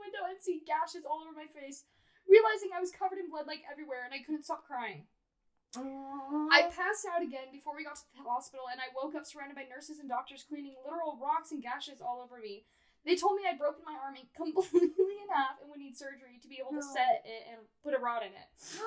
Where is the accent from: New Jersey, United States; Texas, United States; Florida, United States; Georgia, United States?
Texas, United States; Dallas; Like, I grew up in Dallas.